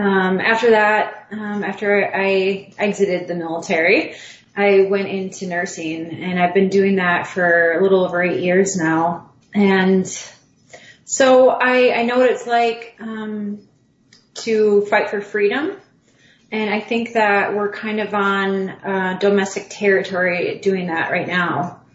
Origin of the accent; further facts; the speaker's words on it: Wisconsin, United States; now in Florida, United States; I was raised actually in Wisconsin, and I live down in Florida.